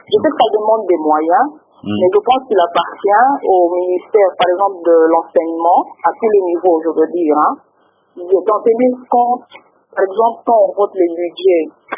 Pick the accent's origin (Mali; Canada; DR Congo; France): DR Congo; en tant que Congolais